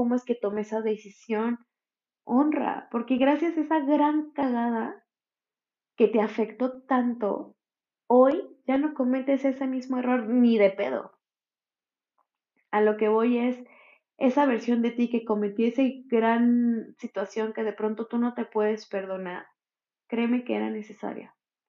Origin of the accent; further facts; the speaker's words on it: State of Mexico, Mexico; moved away; Conforme fui creciendo, entré a la universidad, me mudé lejos del Estado de México